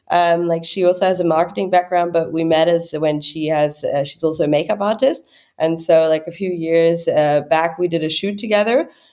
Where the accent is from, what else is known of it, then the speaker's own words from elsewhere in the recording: Munich, Bavaria, Germany; born there; English is a second language; I was born in Munich, but my parents lived on a boat in the Caribbean.